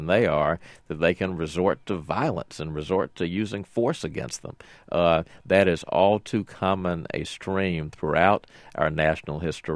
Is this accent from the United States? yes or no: yes; Montgomery, Alabama, United States; Growing up in the South, unfortunately, you're all too accustomed to stories about racial violence. I grew up in Montgomery, Alabama.